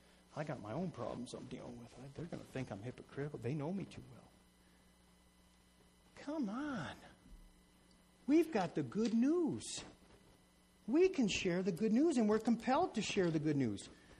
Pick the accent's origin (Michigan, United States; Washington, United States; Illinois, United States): Michigan, United States; also born or lived in Colorado; I'm born and raised in Michigan. When I moved out of Michigan, I went to Colorado and I lived in the mountains